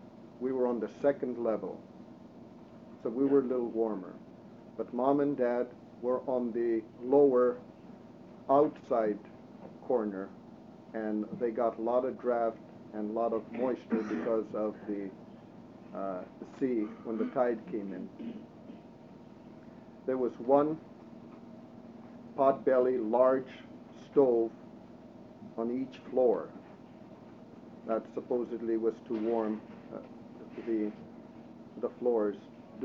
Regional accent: St. George, Alaska, United States; now in Nikolsky, United States; I'm from St. George Island, now residing at Nikolsky. I was about 3.5 years old when myself and the family, everyone, were evacuated from St. George.

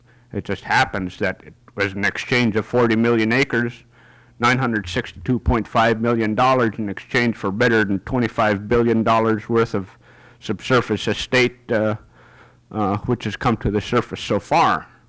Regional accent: St. Michael, Alaska, United States; Good afternoon, Judge Berger. … I'm from St. Michael.

